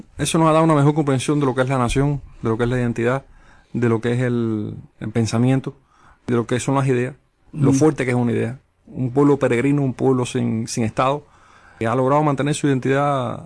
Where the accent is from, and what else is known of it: Cuba